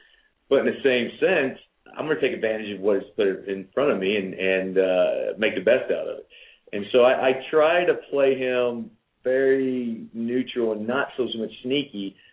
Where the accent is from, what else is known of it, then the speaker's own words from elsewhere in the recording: Orange, Texas, United States; being a Texas boy myself, I grew up in Orange, Texas, and I know the football rivalries